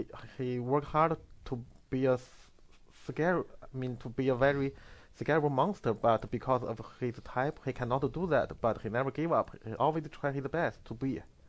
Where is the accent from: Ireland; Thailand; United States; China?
China; This is also totally different because I'm from China and a long time ago.